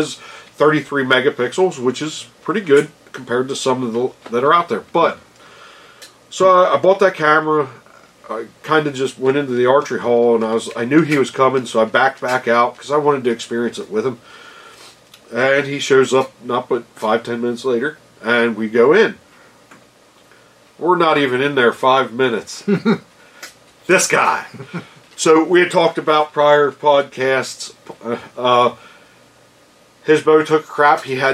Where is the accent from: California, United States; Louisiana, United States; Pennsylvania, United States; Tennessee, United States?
Pennsylvania, United States; Lancaster; We're from Lancaster, and we call it Lancaster, not Lancaster.